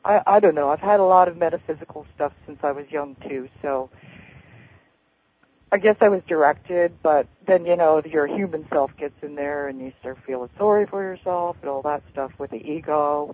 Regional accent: East Coast, United States; because I'm from the East Coast, so it's almost midnight now.

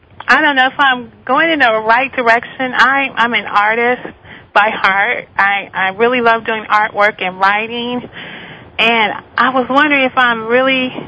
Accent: Flint, Michigan, United States; born there; I was born in Flint, Michigan.

